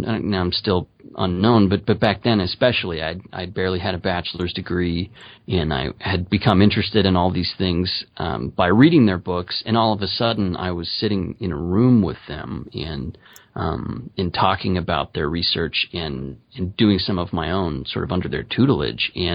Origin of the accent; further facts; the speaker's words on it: Utah, United States; also born or lived in Maryland; Yeah, we moved back to Utah. I finished up school and then we came back. And I grew up in Utah, so.